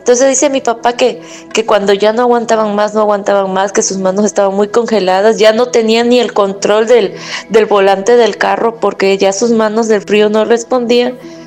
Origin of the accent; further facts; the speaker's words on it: Coatzacoalcos, Veracruz, Mexico; nosotros somos de Coatzacoalcos